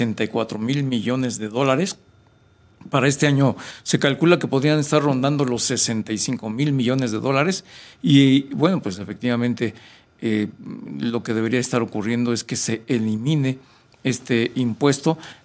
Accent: Mexico; nosotros como mexicanos

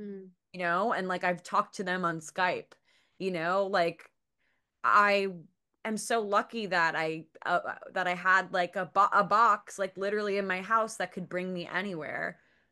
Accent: New Jersey, United States; also born or lived in North Carolina; And then like I grew up, I'm from Jersey, but then I moved to North Carolina for a couple years and then moved back to Jersey.

